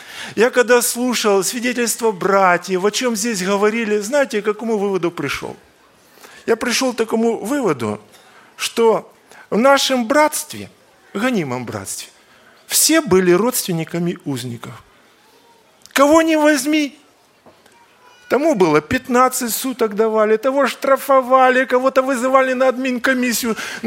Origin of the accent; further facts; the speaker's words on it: Kyiv, Ukraine; И я немножко, как киевлянин, хочу сказать